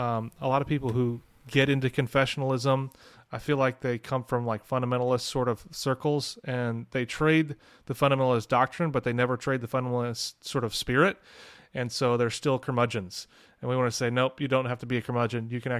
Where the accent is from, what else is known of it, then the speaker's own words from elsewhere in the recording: St. Louis, Missouri, United States; I'm from St. Louis.